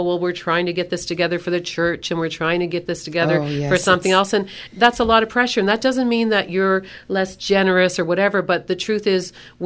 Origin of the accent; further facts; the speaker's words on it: Nova Scotia, Canada; I know I'm from Lunenburg County, Christmas tree capital of the world.